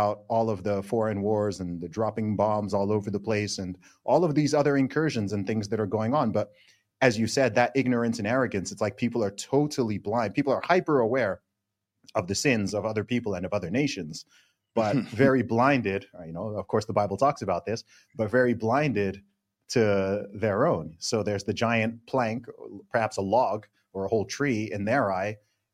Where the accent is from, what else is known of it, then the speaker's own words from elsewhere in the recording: Saudi Arabia; now in United Arab Emirates; I grew up in Saudi Arabia, and I now live in the UAE, okay?